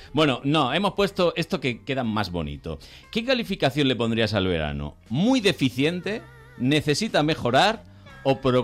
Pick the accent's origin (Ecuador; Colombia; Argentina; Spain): Spain; Málaga, Andalusia; En cambio, en mi tierra, en Málaga, popular.